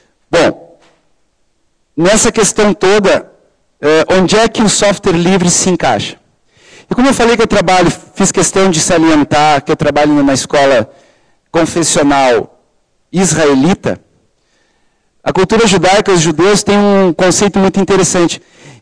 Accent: Brazil; Sou brasileiro, sou casado, completo 50 anos dia 26 de julho.

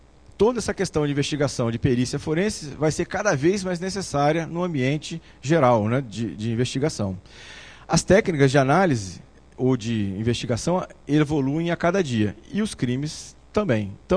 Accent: Vitória, Espírito Santo, Brazil; lá em Vitória, eu sou do Espírito Santo de Vitória

